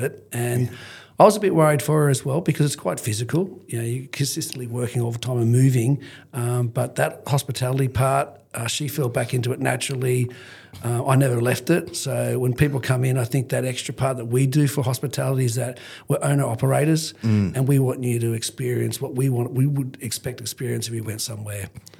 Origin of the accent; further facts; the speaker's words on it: New South Wales, Australia; now in Foster, Australia; I love it up here and how it slows down. It reminds me of a kid when I grew up on the Central Coast where it was a lot more calmer and slower.